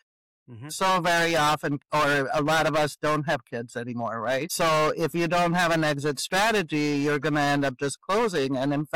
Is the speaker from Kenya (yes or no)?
no; Mexico; now in United States; I was from Mexico and I was living in the land of possibility where there was a lot of support for minority women.